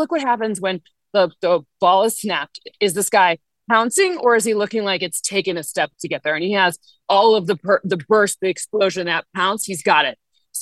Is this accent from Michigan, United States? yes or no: yes; Michigan, United States; I mean, I'm from Michigan, so I was like, oh man, I'm like out on the Ben Johnson press here.